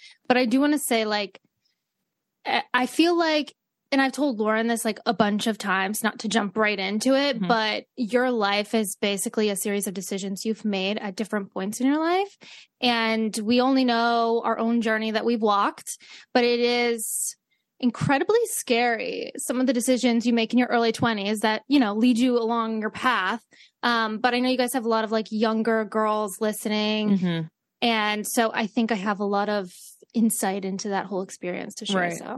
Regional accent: Great Falls, Montana, United States; We're Italian. We're both from Great Falls.

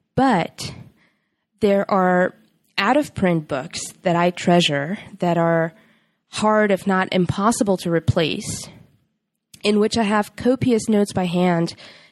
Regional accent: Sofia, Sofia City, Bulgaria; which is very near my hometown of Sofia, Bulgaria.

